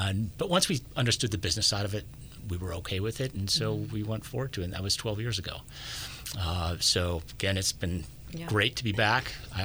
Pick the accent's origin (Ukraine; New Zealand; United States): United States; Bennett Valley, California; But I grew up in Sonoma County. I grew up in Bennett Valley. My family's been here since the early 60s, late 50s, early 60s.